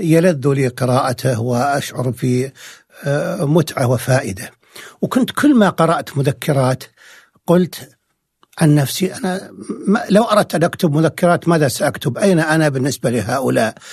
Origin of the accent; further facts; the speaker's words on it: Al Zulfi, Riyadh Province, Saudi Arabia; كان عادي مثلا إذا ذهبنا إلى بلدتنا الزلفي